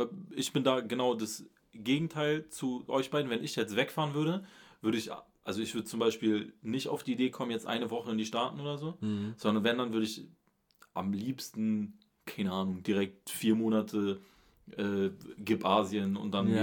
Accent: Berlin, Germany; ich wohne da jetzt seit 25 Jahren, so, ich bin da geboren, aufgewachsen, alles.

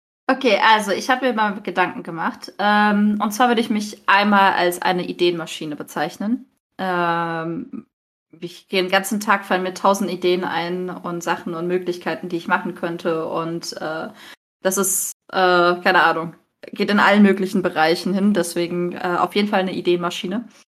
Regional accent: Freiburg, Baden-Württemberg, Germany; Ich komme übrigens aus Freiburg.

